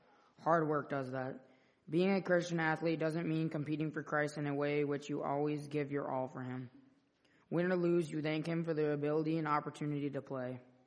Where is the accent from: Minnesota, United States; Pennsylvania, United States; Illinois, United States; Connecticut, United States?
Minnesota, United States; Bemidji; born there; This is my faith statement. I was born in Bemidji, and I have grown in my faith as a member of Calvary Lutheran Church. I come from a strong Christian family going back for many generations.